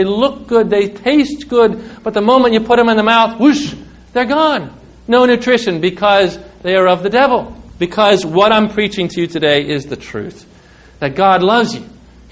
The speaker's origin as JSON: {"language": "English", "town": "New York City", "region": "New York", "country": "United States", "tie": "born there", "said": "I was born in New York City."}